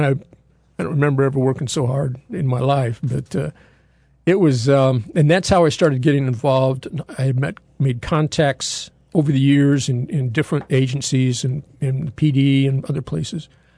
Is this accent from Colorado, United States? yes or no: no; Peoria, Illinois, United States; now in Kansas City, United States; I'm from Peoria, Illinois, where I was raised.